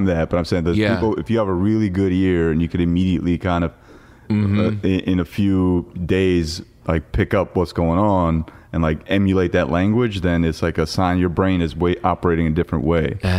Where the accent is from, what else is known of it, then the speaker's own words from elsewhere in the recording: Parsippany, New Jersey, United States; Yeah, so I've been born and raised in Parsippany.